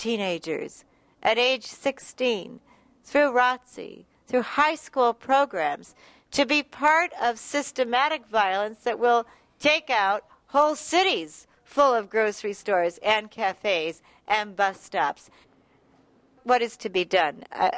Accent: Chicago, Illinois, United States; And so I come from Chicago.

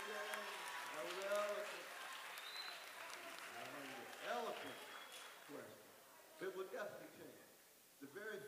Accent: Tulsa, Oklahoma, United States; born there; See, I was born in Tulsa, Oklahoma. Has anybody ever been to Oklahoma?

